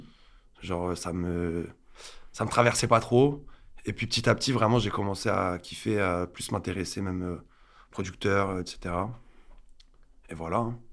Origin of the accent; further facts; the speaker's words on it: Alès, Occitanie, France; moved away as an adult; now in Paris, France; une ville du sud un peu perdue, pas loin de Nîmes.